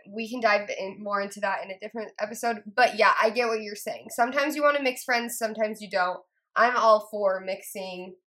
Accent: Phoenix, Arizona, United States; One thing is, where I grew up in Phoenix, there's not a lot of Mormons.

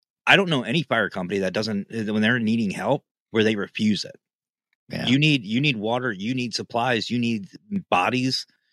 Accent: Pennsylvania, United States; And I'm from the country. I'm from Pennsylvania, middle of nowhere.

